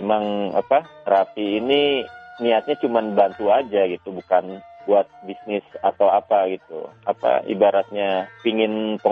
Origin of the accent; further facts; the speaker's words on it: Bandung, West Java, Indonesia; now in United States; Asli saya betulan dari Bandung.